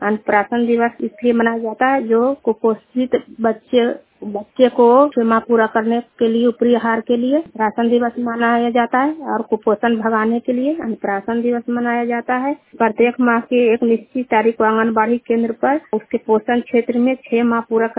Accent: Nalanda, Bihar, India; मैं ललंदा जिला की निवासी हूँ।

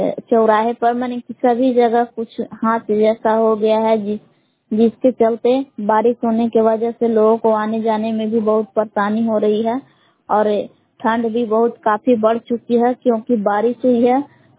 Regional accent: Bihar, India; ग्राम बेलहा जिला कैमूर भगवान की निवासी हूँ।

